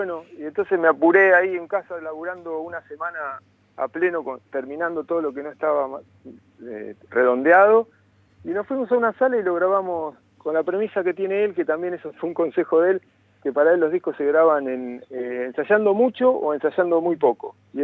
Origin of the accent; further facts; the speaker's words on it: Junín, Buenos Aires Province, Argentina; moved away as an adult; now in La Plata, Argentina; es la vida de nosotros que venimos de Junín a La Plata a estudiar, y con 18, 19 años